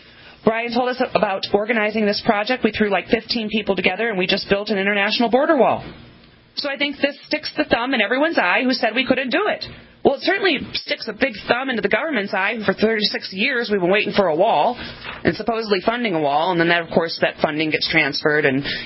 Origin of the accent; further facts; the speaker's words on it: Chicago, Illinois, United States; You know, I'm from Chicago, right outside Chicago. The Dan Ryan has been under construction for as long as I've been alive